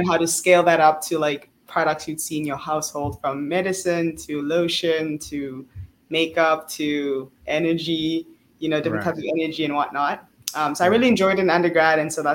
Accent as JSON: {"language": "English", "country": "South Africa", "tie": "born or raised there", "also_born_or_lived": "Congo", "moved": "as an adult", "lives_now": "United States", "said": "I am Congolese South African. I was born in Congo, grew up in South Africa, moved here in America about 8 years ago."}